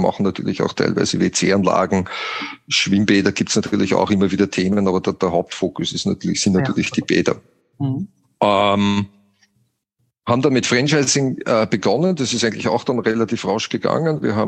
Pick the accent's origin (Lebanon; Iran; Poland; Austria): Austria; Ja, wie man hört, bin ich ja Österreicher.